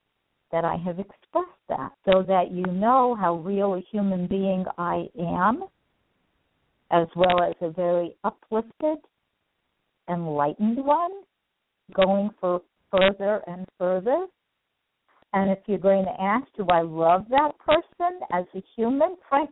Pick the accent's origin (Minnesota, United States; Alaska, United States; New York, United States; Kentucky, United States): New York, United States; I'm from New York, I still heard a whole lot of junk from people of various colors